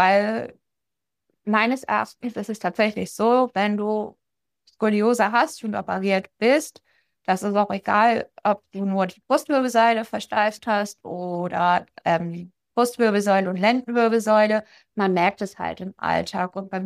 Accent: Schleswig-Holstein, Germany; Ich komme aus Schleswig-Holstein

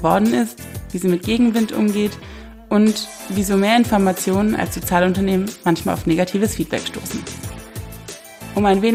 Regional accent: Rhineland, Germany; ich als Rheinländerin

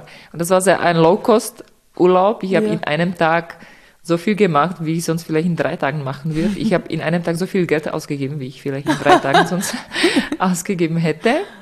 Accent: Czechia; now in Austria; ich komme aus Tschechien, das heißt, Österreich ist meine zweite Heimat und ich liebe Österreich

